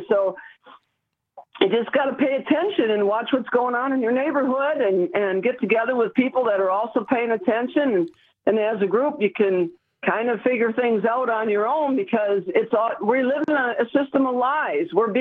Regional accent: Milwaukee, Wisconsin, United States; I didn't grow up here. I grew up outside of Milwaukee. Near Watertown.

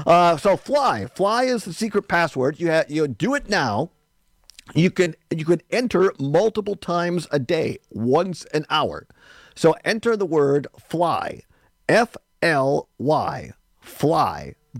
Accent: Richland Center, Wisconsin, United States; I prefer WRCE in Richland Center, my hometown.

